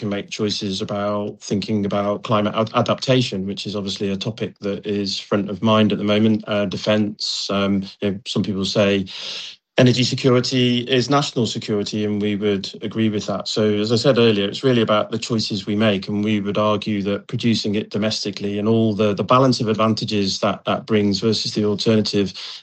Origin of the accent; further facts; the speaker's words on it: West Midlands, United Kingdom; now in Scotland, United Kingdom; Well, look, I'm from the West Midlands myself, so it's hugely concerning to see the images on the TV. I live up in Scotland, not there now.